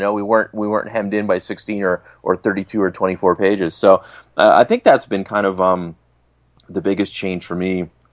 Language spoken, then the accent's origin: English; Brantford, Ontario, Canada; in my hometown of Brantford.